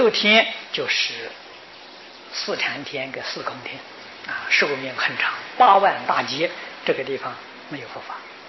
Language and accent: Chinese; Taiwan; 今天我们台湾在试验民主制度